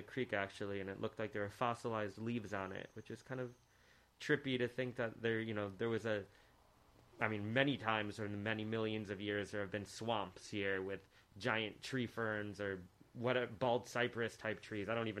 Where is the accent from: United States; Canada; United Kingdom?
United States; Hudson, New York; So I grew up in Hudson and got to see, you know, one of the best views of the Catskill Mountain escarpment pretty much every single day.